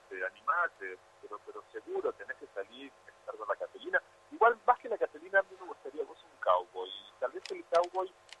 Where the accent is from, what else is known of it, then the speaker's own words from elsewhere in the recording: Punta del Este, Maldonado, Uruguay; yo soy bicho de Punta del Este toda la vida desde chiquito